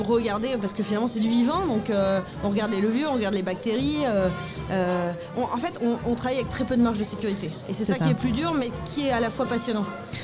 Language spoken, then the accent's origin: French; Plougastel-Daoulas, Brittany, France; Moi, je suis de Plouguestel, il n'y a pas de vigne, il n'y a pas de.